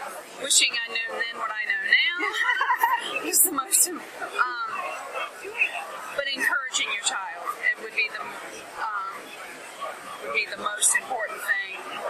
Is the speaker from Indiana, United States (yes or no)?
yes; Clinton, Indiana, United States; I'm from Clinton, Indiana, and I have four kids